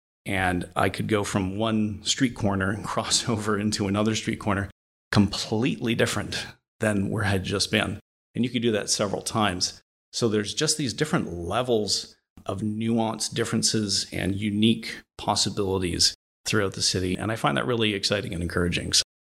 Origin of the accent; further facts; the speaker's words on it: Stoney Creek, Ontario, Canada; I have a lifetime born and raised in the Winona and Stony Creek area, lived in all parts of the ward, lived on Millen Road for a portion of time, so I have some knowledge of that area of the ward.